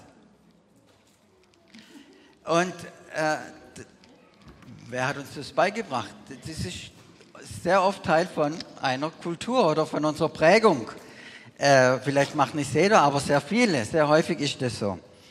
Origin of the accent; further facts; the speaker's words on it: Germany; wie ich als Deutscher hier aufgewachsen bin.